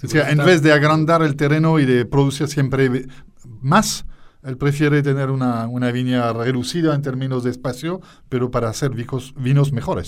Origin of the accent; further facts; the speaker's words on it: Bourgogne-Franche-Comté, France; Spanish is a second language; yo conozco bien la Borgoña, porque yo vengo de Borgoña